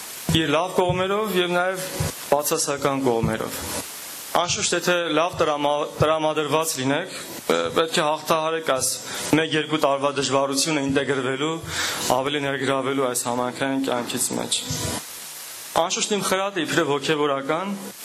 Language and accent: Armenian; Armenia; moved away; Ես էլ Հայաստանից եմ։